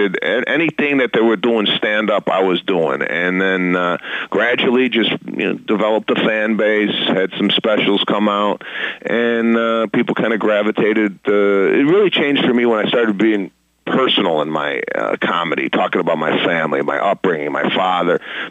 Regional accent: Chicago, Illinois, United States; Now, I'm 48 years old, and I grew up in Chicago. The biggest hill we had is, you go up it and you're down in 10 seconds.

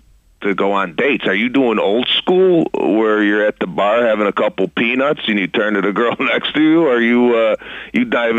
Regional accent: Chicago, Illinois, United States; Now, I'm 48 years old, and I grew up in Chicago. The biggest hill we had is, you go up it and you're down in 10 seconds.

